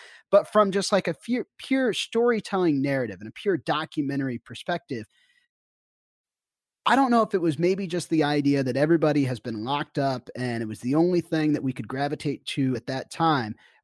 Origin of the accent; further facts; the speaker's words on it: Kansas City, Kansas, United States; I was a kid from Kansas that grew up in Kansas City that followed college basketball very heavily because we didn't have an NBA team.